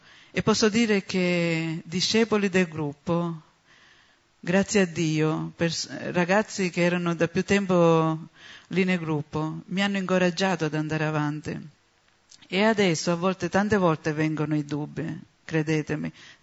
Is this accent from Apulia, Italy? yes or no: no; Sicily, Italy; io sono siciliana e posso dire che da quasi 19 anni che sto con il gruppo